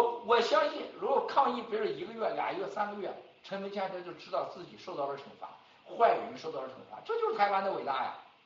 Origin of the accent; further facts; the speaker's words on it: China; 你看我们中国人，我们的战友们被吓得